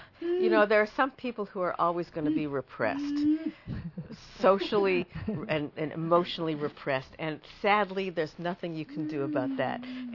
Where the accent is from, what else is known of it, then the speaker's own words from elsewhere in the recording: Canada; I'm from Canada.